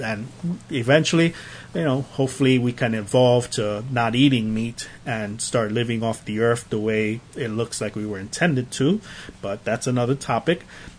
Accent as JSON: {"language": "English", "town": "Bronx", "region": "New York", "country": "United States", "tie": "born or raised there", "said": "like I know in where I grew up in the Bronx, that there were a lot of empty lots where just abandoned buildings and buildings that had been torn down"}